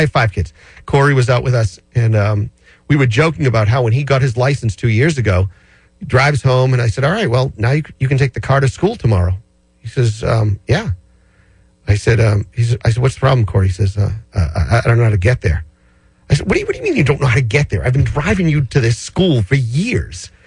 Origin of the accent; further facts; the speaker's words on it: Peabody, Massachusetts, United States; I've grown up here. I've lived in Peabody. I was born in Peabody, lived here since 1966.